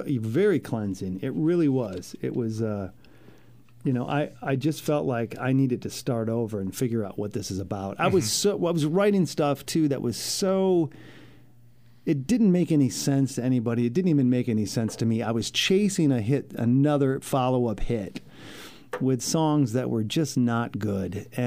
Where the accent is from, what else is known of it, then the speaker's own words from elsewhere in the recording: Grand Rapids, Michigan, United States; the friends that I'd had when I grew up in Grand Rapids, which is why I gave up the place in California.